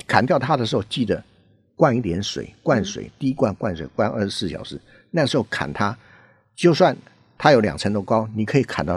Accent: Taiwan; accent: Taiwanese; 我们台湾话叫反种

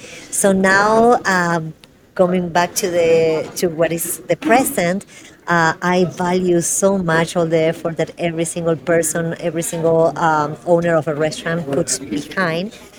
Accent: Argentina; now in Denver, United States; I mean, I'm from Argentina. Nothing Argentinian was here at that time in Denver, Colorado.

